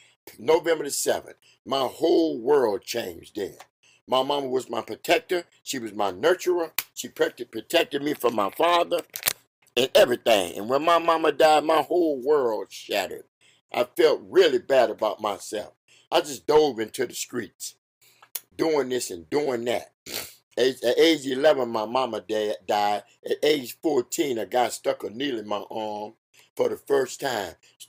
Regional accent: New Orleans, Louisiana, United States; I come from Louisiana. I'm originally from Louisiana, the mean streets of New Orleans, Louisiana.

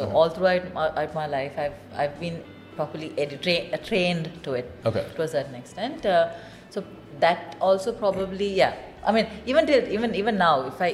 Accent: Kuwait; back in Kuwait, I was born and brought up in Kuwait. About 2% I lived in Sri Lanka during my childhood.

